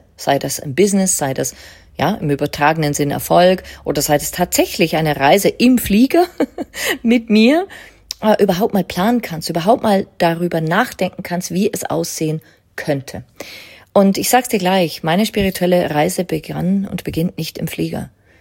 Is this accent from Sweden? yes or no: no; Liechtenstein; Ich bin in Liechtenstein aufgewachsen, damals ein 30.000 Menschen, Seelen, Land, sage ich jetzt mal.